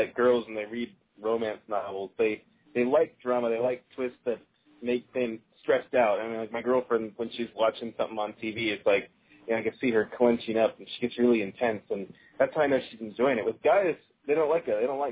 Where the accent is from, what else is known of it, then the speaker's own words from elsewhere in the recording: California, United States; I come from Northern California, so I think of lumberjacks.